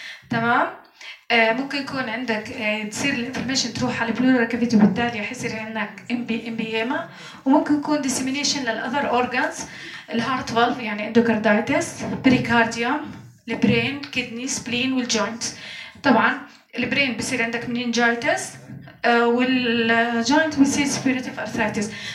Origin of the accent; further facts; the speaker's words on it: Jordan; تمام، بس احنا عندنا بالاردن مش كثير يعني، لسه ما اشتغلوا هالاشياء.